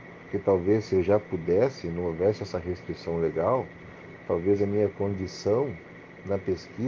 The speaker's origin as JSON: {"language": "Portuguese", "region": "Paraná", "country": "Brazil", "tie": "born or raised there", "said": "nascemos aqui, somos pé-vermelho e trabalhamos na Polícia Militar a vida inteira aqui, em favor da comunidade"}